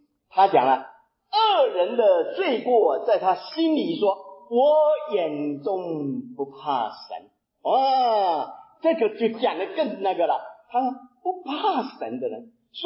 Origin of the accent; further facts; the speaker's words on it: Taiwan; 我是台湾来的，在台湾的时候，我们进了大学